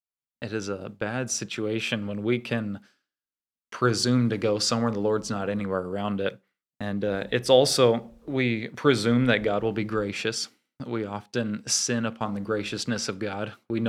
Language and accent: English; Bible Belt, United States; Like I said, I grew up in church, and I know many people in this area growing up in the Bible Belt.